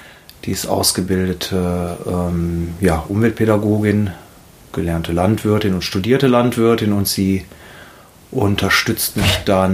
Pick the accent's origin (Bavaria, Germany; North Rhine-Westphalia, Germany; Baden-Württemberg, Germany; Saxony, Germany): North Rhine-Westphalia, Germany; Willich; Ich komme aus Willig und bin 46 Jahre alt.